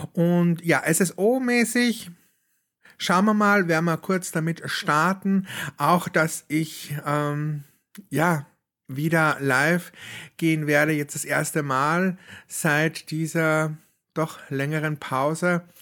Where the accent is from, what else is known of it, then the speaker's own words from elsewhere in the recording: Austria; das, was so letzte Woche jetzt passiert ist bei uns in Österreich mit dem Schnee